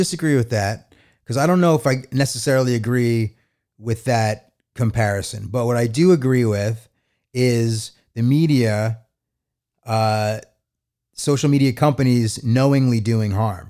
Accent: Utah, United States; the governor of my home state of Utah

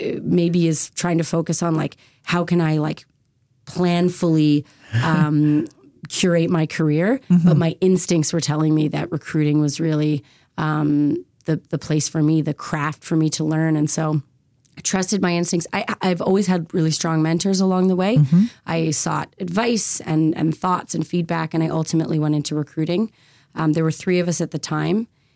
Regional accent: Goderich, Ontario, Canada; Like I grew up in Goderich. Ottawa was the first city I lived in outside of Goderich.

